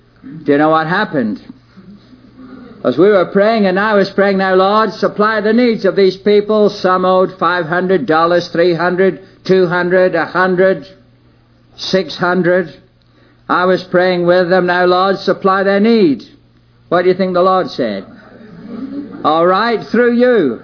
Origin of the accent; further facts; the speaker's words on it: England, United Kingdom; I was from England, a Methodist.